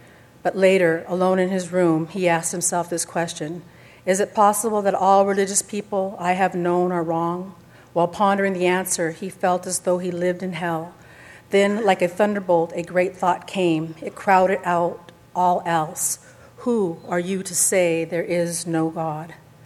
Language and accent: English; Havre, Montana, United States; born there; And I was born on the High Line in a little town called Haver.